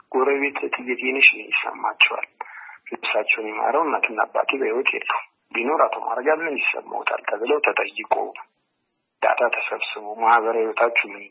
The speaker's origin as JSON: {"language": "Amharic", "region": "Addis Ababa", "country": "Ethiopia", "tie": "born or raised there"}